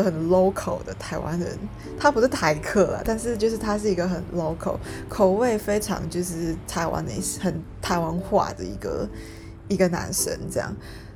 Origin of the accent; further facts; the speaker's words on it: Singapore; 我是一个 city girl， 对，我就是土生土长的在新加坡长大的一个女生。然后对我来说，城市会是我一个比较舒服的地方。